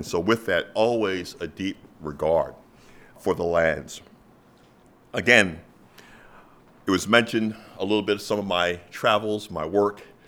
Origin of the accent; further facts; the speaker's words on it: Peekskill, New York, United States; I grew up in the Hudson Highlands, born and raised in Peekskill, New York, large family of nine.